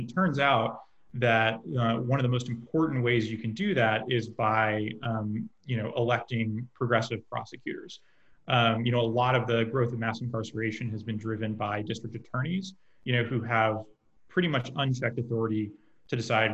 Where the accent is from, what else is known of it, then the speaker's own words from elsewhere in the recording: Texas, United States; we just won a race in Travis County, my hometown